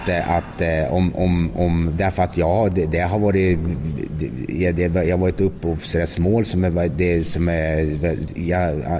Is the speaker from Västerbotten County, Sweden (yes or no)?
yes; Västerbotten County, Sweden; men jag kom ju där uppe från Västerbotten